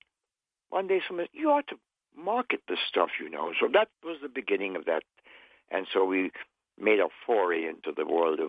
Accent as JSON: {"language": "English", "region": "Kingston", "country": "Jamaica", "tie": "born or raised there", "moved": "as an adult", "said": "Well, I was born in Kingston, Jamaica, and I lived there until I was 20. And I went away to Bible College in Toronto and Chicago, went back home to Jamaica"}